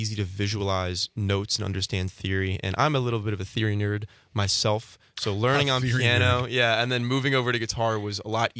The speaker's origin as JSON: {"language": "English", "region": "Pennsylvania", "country": "United States", "said": "I'm not from Wisconsin, so all the family's still in Pennsylvania."}